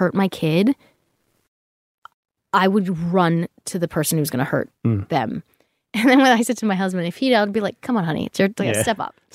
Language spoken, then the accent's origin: English; Australia; accent: Australian; now in United States; Because my Australian accent kept coming out, and so I just decided to speak in an American accent, and then my tongue placement went wrong, remember?